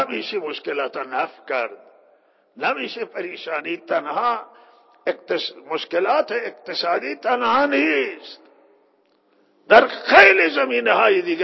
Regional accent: Iran; همه ما ایرانیم، همه ملت ایرانن

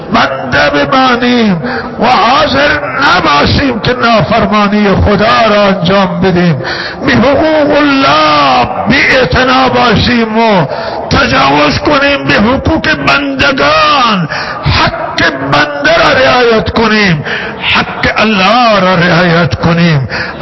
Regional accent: Iran; همه شهروندان ایرانیان، همه ما ایرانی هستیم

